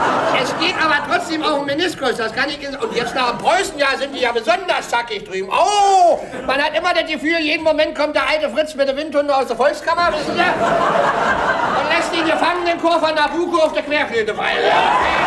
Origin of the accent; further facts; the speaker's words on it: East Germany, Germany; born there; Und ich kenne mich im Osten aus, ich bin im Osten geboren.